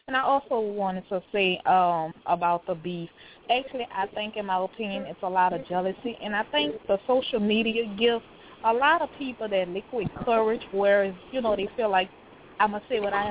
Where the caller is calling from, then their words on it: New Orleans, Louisiana, United States; I'm calling from New Orleans.